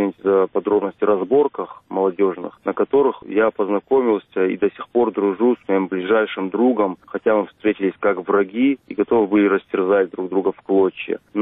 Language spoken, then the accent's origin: Russian; Vladikavkaz, North Ossetia–Alania, Russia; И, как ни странно, вот в Осетии эта тема была бы непонятна, потому что лично у нас вот в Осетии, во Владикавказе, в Северной Осетии, в Южной Осетии, у нас эта тема непонятна